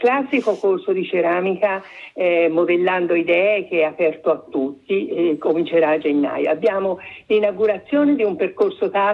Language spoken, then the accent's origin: Italian; Prato, Tuscany, Italy; che sono i monumenti più importanti della nostra città, noi siamo di Prato